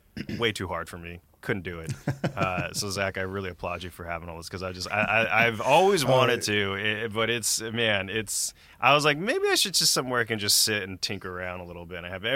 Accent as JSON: {"language": "English", "region": "California", "country": "United States", "tie": "born or raised there", "said": "working in film music, and growing up in the Bay Area. You know, the movie industry's not there."}